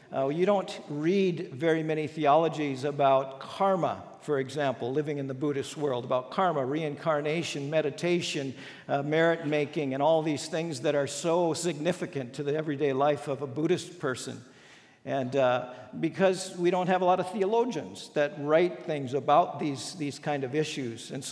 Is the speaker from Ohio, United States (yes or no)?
no; Minnesota, United States; what we're used to growing up in Minnesota and getting educated at North Central University.